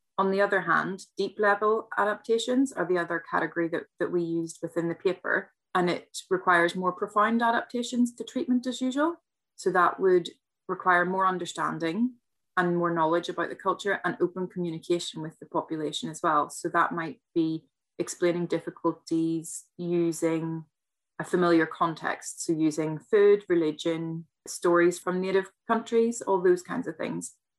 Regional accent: Northern Ireland, United Kingdom; growing up in Northern Ireland

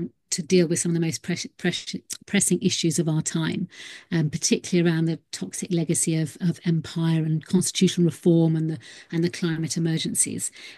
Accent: Clapham, South East England, United Kingdom; I grew up in Clapham, which is a little village outside of Worthing.

